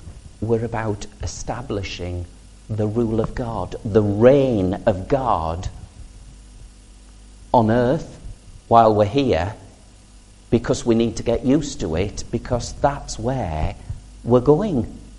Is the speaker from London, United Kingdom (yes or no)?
no; Seaham, North East England, United Kingdom; I talk about my hometown of Seaham. When my parents still lived in the house I was brought up in, that was still home to me.